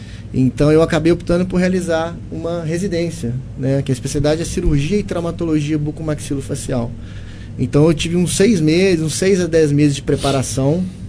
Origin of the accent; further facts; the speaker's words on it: Conselheiro Lafaiete, Minas Gerais, Brazil; moved away as an adult; Bom, eu sou natural de Conselheiro Lafaiete, é uma cidade no interior de Minas, ali próximo a Belo Horizonte, deve dar mais ou menos uns 100 quilômetros de Belo Horizonte. Aos 18 anos eu fui para Juiz de Fora